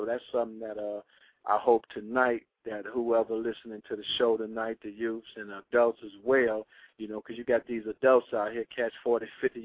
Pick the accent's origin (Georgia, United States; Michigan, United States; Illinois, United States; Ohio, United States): Michigan, United States; Detroit; You know, I grew up in Detroit, on the east side of Detroit, Brewster Projects, you know what I mean?